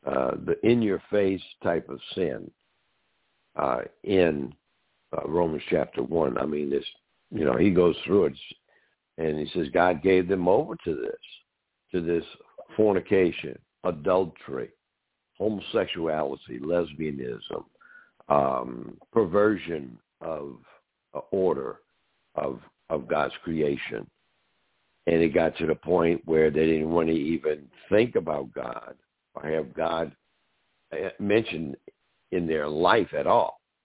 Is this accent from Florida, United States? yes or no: no; New Orleans, Louisiana, United States; now in Pearl River, United States; speaking to you live from Pearl River, Louisiana. You know, I was born and raised in New Orleans.